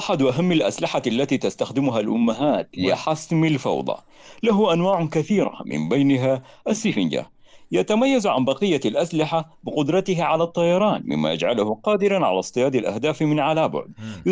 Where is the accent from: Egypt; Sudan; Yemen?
Sudan; Khartoum; أنا من الخرطوم